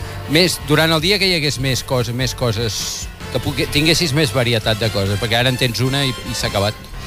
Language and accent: Catalan; Palafrugell, Catalonia, Spain; D'aquí, Palafrugell.